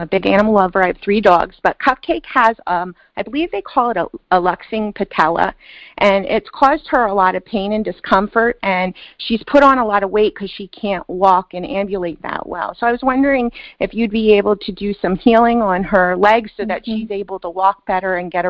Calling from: Easton, Pennsylvania, United States; I am calling from Easton, Pennsylvania.

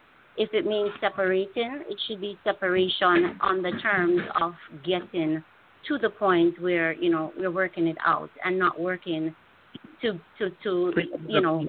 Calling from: West Palm Beach, Florida, United States; I'm calling from West Palm Beach.

